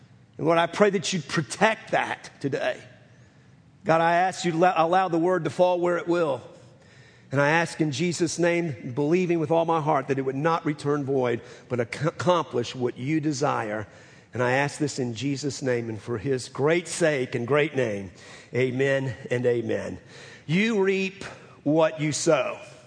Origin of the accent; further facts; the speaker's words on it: New Orleans, Louisiana, United States; If you're new to us, I'm from New Orleans, and I love okra.